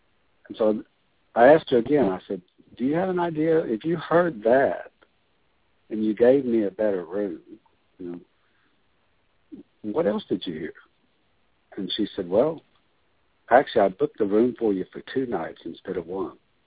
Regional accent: Oklahoma, United States; I come from Oklahoma.

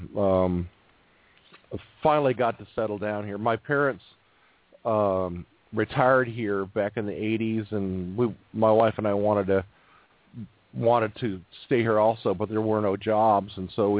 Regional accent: Duluth, Minnesota, United States; born there; now in Crossville, United States; I'm in Crossville. I was born

